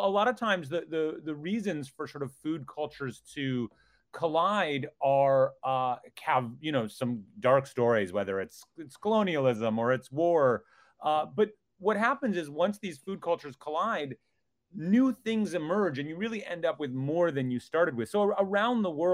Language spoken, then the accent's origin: English; Minnesota, United States; And I grew up in Minnesota